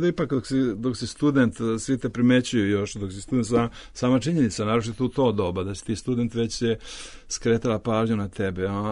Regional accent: Podgorica, Montenegro; also born or lived in Nikšić, Montenegro; pošto sam došao iz Tito grada, iz Podgorice, a živio sam uglavnom po provinciji ceo život, ne znam, Nikšić, Jablanica, Neret, vamo tamo.

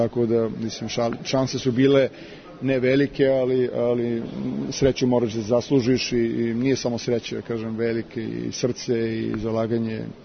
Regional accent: Belgrade, Serbia; Ja sam rođen u Beogradu, Beograđanin, Srbin, odrastao sam tu

